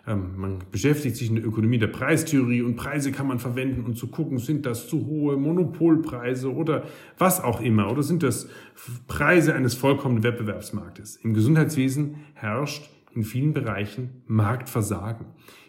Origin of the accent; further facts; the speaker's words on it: Munich, Bavaria, Germany; denn ich kann mir eben für 10 Euro in München, in meiner Heimat, wahrscheinlich weniger Wohnraum leisten